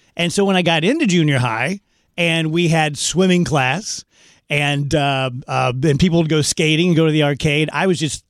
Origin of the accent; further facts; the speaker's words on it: South Roxana, Illinois, United States; That was one of the things about growing up in South Roxana is I had a ton of fun.